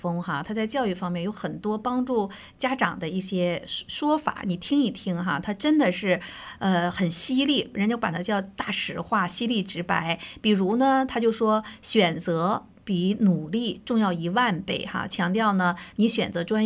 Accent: Northeast China, China; 我其实我是东北人，我觉得我非常理解这种个性的人

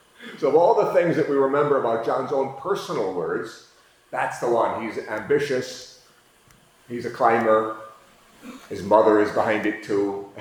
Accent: St. Paul, Minnesota, United States; I remember my mother telling me about a Bible scholar who was coming to St. Paul, my hometown.

